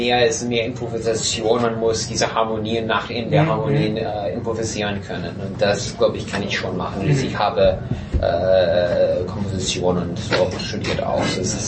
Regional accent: United States; German is a second language; Fall, dass ich bin Amerikaner, aber ich habe nur reine russische Klavierschule.

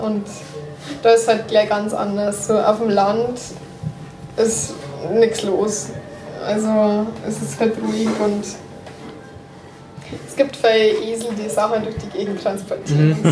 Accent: Morocco; German is a second language; Weil als Marokkaner ein Visum für Europa zu kriegen, muss man sich schon halber auf den Kopf stellen.

